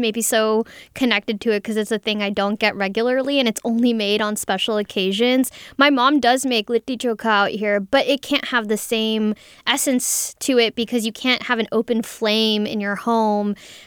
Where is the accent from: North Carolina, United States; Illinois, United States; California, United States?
California, United States; In Sacramento, I haven't really seen it, but I am from the Bay Area